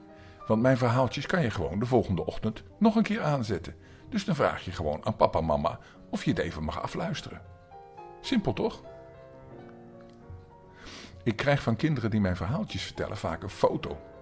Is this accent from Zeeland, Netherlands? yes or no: yes; Zeeland, Netherlands; Want ik kom uit Zeeland.